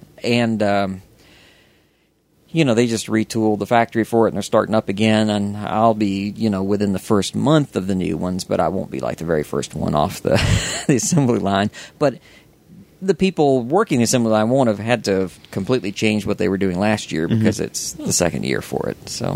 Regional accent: Indiana, United States; not just Americans, but I'm from Indiana, so

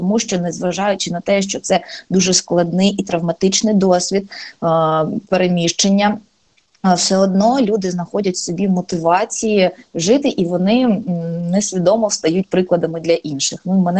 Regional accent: Mariupol, Donetsk Oblast, Ukraine; яка приїжджала в Маріуполь, яка щиро закохалася в Маріуполь під час проведення в моєму рідному місті Гогольфесту.

